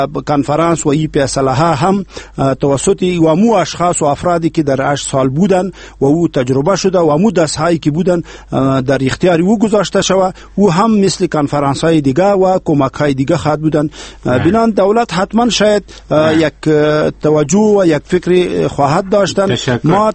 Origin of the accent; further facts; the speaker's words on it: Afghanistan; ما کل ما افغان هستیم